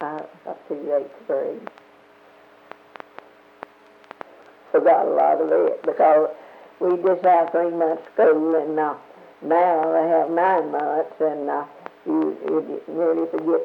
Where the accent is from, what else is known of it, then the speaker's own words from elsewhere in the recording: Burke, Tennessee, United States; born there; I was born in Squatchy Valley, Burke, Tennessee.